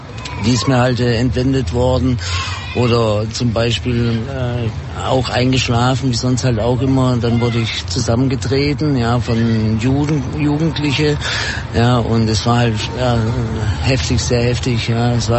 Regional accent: Kassel, Hesse, Germany; Ich komme nicht aus Frankfurt übrigens. Ja, ich bin aus Kassel normalerweise.

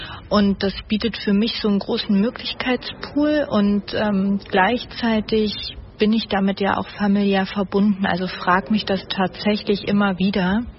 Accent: Halle, Saxony-Anhalt, Germany; born there; now in Frankfurt, Germany; Also gebürtig komme ich aus Halle an der Saale und wurde sozusagen in die letzten Atemzüge der DDR hineingeboren

